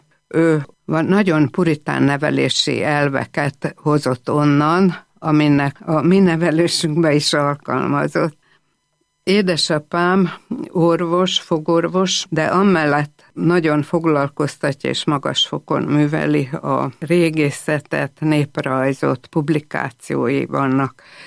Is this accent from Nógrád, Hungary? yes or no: no; Csongrád, Csongrád-Csanád, Hungary; nagyon szép helyen, Csongrádon születtem. Ez egy tiszaparti város a kőrös torokkal, és egy gyönyörű gyerekkort adott